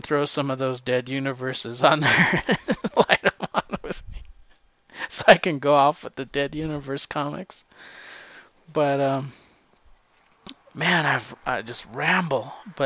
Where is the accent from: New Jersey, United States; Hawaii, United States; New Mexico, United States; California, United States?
New Mexico, United States; I'm from New Mexico. I can eat hot chili.